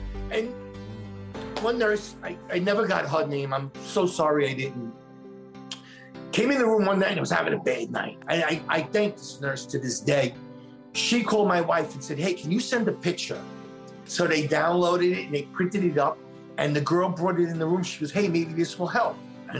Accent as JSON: {"language": "English", "town": "Staten Island", "region": "New York", "country": "United States", "said": "I'm from Staten Island, New York."}